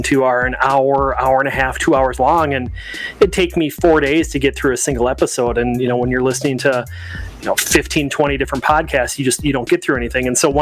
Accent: Minneapolis, Minnesota, United States; I am also from the Midwest, the beautiful Twin Cities of Minneapolis and St. Paul.

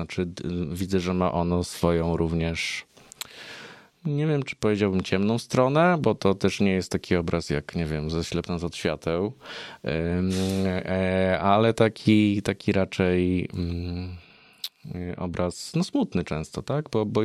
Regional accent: Kielce, Świętokrzyskie Voivodeship, Poland; jestem z Kielc

